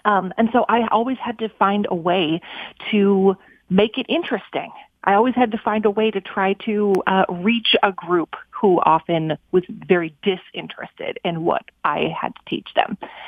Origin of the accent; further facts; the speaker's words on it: Minnesota, United States; I wanted to move back to my hometown in Minnesota